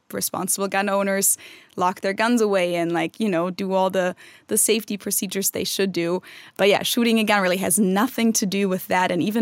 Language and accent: English; Germany; moved away; And those are all scenarios that growing up in Germany are from a movie. That's not real life. But then I came here and it became real life.